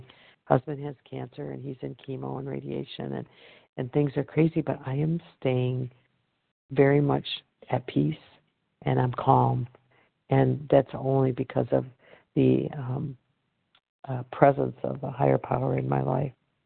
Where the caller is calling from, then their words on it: Michigan, United States; I'm calling from Michigan.